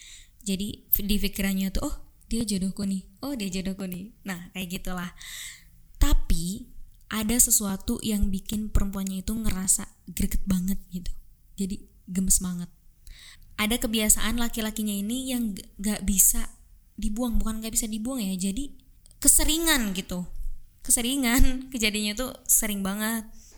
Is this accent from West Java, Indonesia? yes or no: yes; West Java, Indonesia; karena aku orang Sunda ya.